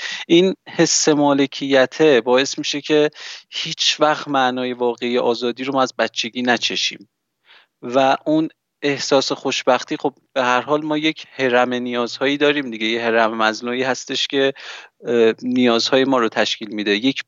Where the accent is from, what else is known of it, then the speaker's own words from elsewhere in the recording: Iran; born there; من توی جمهوری اسلامی به دنیا اومدم